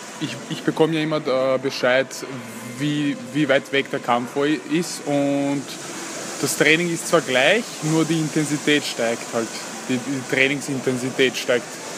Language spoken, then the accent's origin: German; Vienna, Austria; born there; bin 25 Jahre alt, geboren in Wien, gebürtig aus Serbien, also die Eltern.